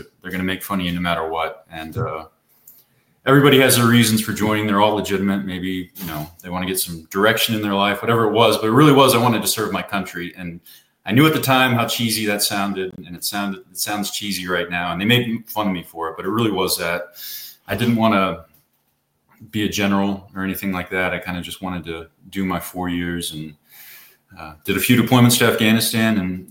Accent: Midland, Texas, United States; also born or lived in New York; I was born and raised in Midland, and then I went to school in New York, and I joined the Marines

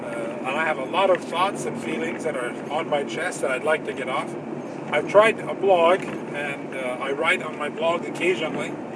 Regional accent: United States; now in Hungary; I'm currently living in the Hungarian, or in the European country of Hungary, excuse me. But I was born and raised in America. I am a very patriotic American.

